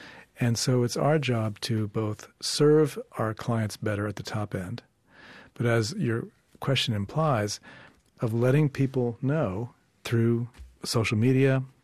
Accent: New York City, New York, United States; born there; So am I. I was born in the Bronx.

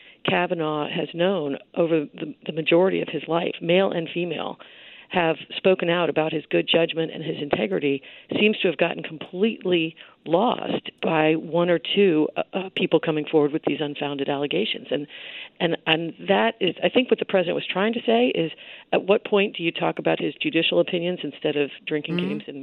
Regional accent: Washington, District of Columbia, United States; I grew up here in Washington, mm-hmm. in Catholic high school, but on the Virginia side

